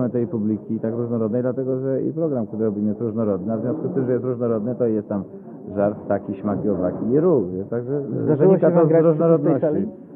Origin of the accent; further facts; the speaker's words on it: Gdańsk, Pomeranian Voivodeship, Poland; Tylko we trzech jesteśmy z Gdańska.